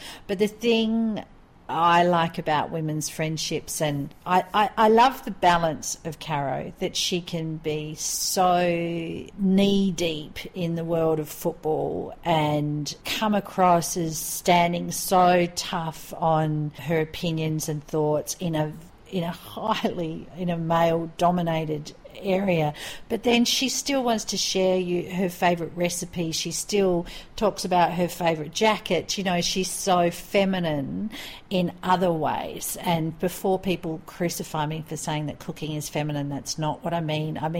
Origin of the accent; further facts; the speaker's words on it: Australia; our American friends don't appear to drink as much as our Australian friends, and definitely our European friends don't appear to drink as much as our Australian friends. I reckon our British friends would drink as much as us, though.